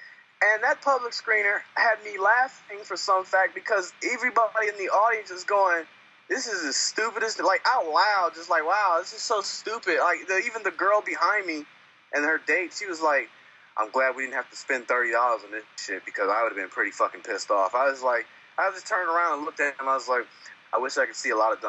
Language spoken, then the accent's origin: English; Compton, California, United States; growing up in Compton, there's a horse ranch in Compton.